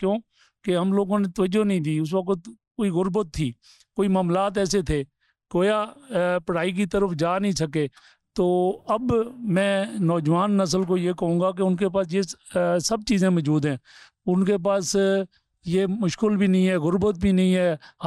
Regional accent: Lahore, Punjab, Pakistan; اور میں لاہور سے آیا ہوں،

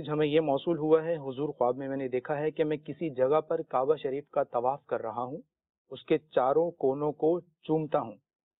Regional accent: Lala Musa, Punjab, Pakistan; اور میں لالا موسیٰ پنجاب سے ہوں.

